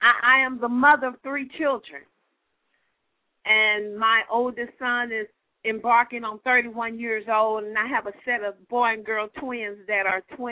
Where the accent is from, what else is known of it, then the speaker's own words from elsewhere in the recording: Houston, Texas, United States; He's in my hometown right now, cutting up, but he's running H-Town.